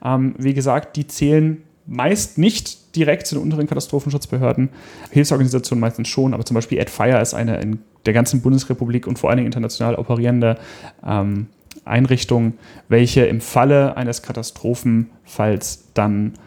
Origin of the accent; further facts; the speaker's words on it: Hanover, Lower Saxony, Germany; hier in meiner Heimatstadt Hannover